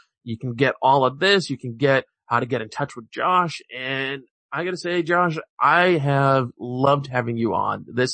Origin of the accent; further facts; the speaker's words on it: New England, United States; I'm from New England. What do you expect?